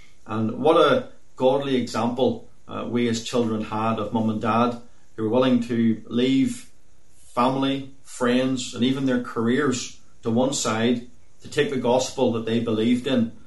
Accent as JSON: {"language": "English", "country": "United States", "tie": "born there", "said": "Now, I was born in America in 1970."}